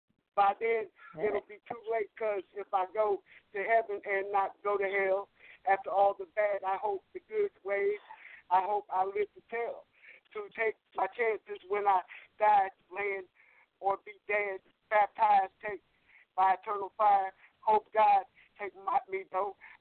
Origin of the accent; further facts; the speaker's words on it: Fayetteville, North Carolina, United States; I'm a rapper from Fayetteville, North Carolina.